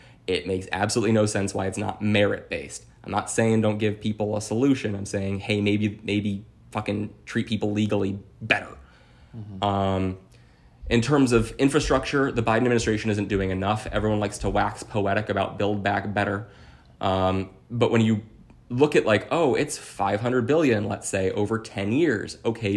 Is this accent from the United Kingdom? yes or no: no; Ohio, United States; So, I'm from Ohio.